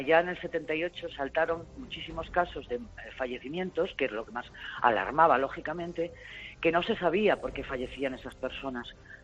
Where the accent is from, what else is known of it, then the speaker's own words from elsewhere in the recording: Madrid, Community of Madrid, Spain; Nosotros somos de Madrid